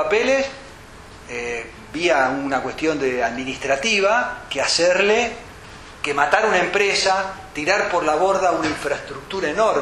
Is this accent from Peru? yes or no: no; Argentina; Entonces, ¿vos vas a tirar a la basura como argentino todo eso?